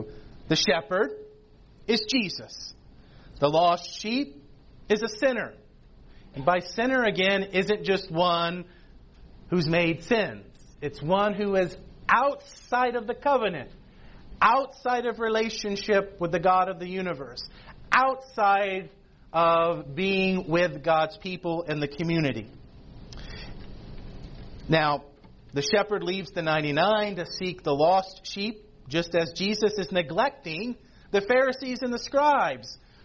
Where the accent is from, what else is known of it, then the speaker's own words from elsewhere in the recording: Atlanta, Georgia, United States; I grew up in Atlanta, Georgia, which was hometown of Martin Luther King Jr.